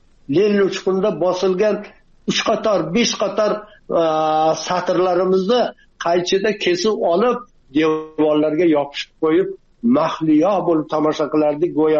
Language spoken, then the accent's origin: Uzbek; Jizzakh Region, Uzbekistan; also born or lived in Ko'rpasoy; Jizzaxdan. Endi Ko'rpasoyda tug'ilib, Ko'rpasoy yoppasiga ko'chirma bo'lgan, tog'larda hammasi majburiy cho'llarga ko'chgan, biz ham ko'chib kelganmiz, yana qaytib ko'chib borganmiz.